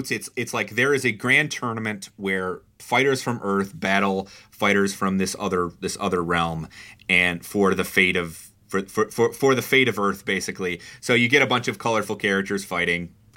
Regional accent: Chicago, Illinois, United States; I will say I laughed very hard as a Chicagoan, and I think other Chicagoans will as well

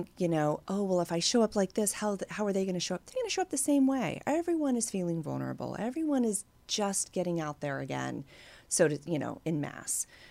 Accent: the South, United States; I'm from the East Coast too, and I'm from the South.

